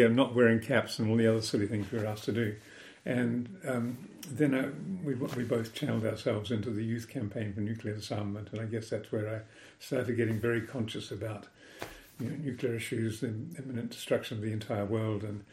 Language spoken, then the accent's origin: English; Opotiki, Bay of Plenty, New Zealand; born there; And I was born in Opotiki